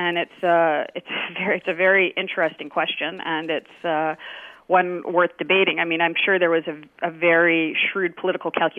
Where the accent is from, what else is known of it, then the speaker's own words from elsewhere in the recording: Canada; as a Canadian, I'm not really supposed to tell people which way to vote.